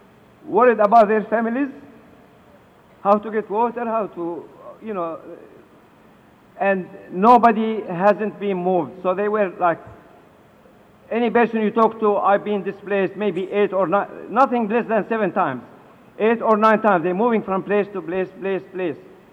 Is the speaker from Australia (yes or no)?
yes; Sydney, New South Wales, Australia; Oh, we're coming from Australia. Oh, where's that? We haven't heard of you. Come on, we are from Sydney. Australia is a big country.